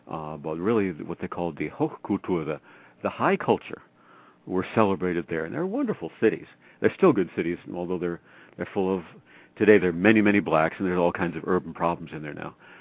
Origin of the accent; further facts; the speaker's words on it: New England, United States; Even though half my family is from Pennsylvania, from Pittsburgh, I grew up in New England